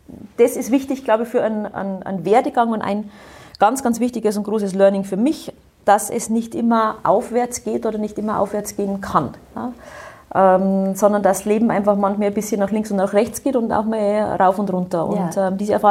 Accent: Bavaria, Germany; Ich bin im Bayerischen Wald aufgewachsen, also in durchaus schneesicheren Regionen.

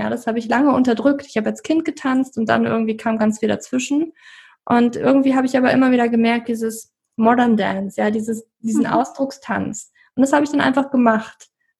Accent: East Germany, Germany; Und da ist wieso, glaube ich, auch bei uns im Osten, sage ich schon

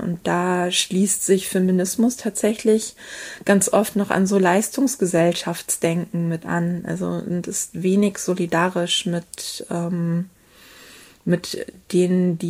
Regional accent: North Rhine-Westphalia, Germany; accent: Ruhr dialect; ich komme aus dem Ruhrgebiet und ich habe eigentlich früher Ruhrplatt gesprochen. Und das ist ein Dialekt, den habe ich mir abtrainiert

